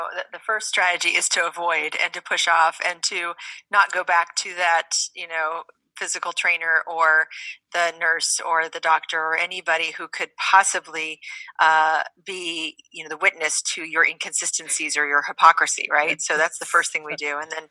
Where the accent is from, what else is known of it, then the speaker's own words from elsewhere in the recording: Oklahoma, United States; I grew up in Oklahoma and my backstory is that I was a fast food junkie for most of my young adult life.